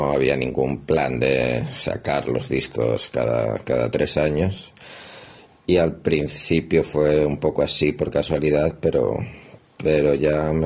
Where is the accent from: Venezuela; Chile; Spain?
Spain; Madrid, Community of Madrid; also born or lived in Namibia / Granada; now in Hong Kong; yo estaba viviendo en Namibia, luego estuve viviendo en Granada. Y vamos, también he pasado por Madrid, que es de donde soy, y ahora estoy en Hong Kong